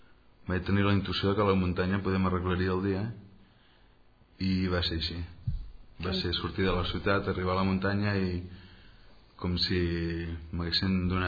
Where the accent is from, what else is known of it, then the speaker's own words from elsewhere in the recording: Sarral, Catalonia, Spain; jo vaig néixer a Sarral. Jo sóc de poble, que passi que dels 20 als 30 me'ls he passat visquent en grans ciutats europees, americanes, inclús he estat a la Índia també.